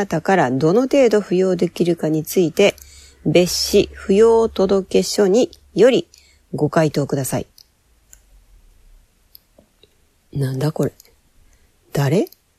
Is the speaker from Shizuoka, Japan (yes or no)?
yes; Atami, Shizuoka, Japan; also born or lived in Kawasaki; 私は、川崎で生まれて静岡県熱海市育ちなんです。